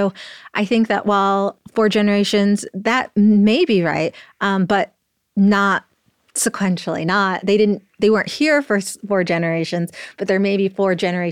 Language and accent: English; San Antonio, Texas, United States; I'm from San Antonio, and you can kind of just select a ballot once you get to the polls.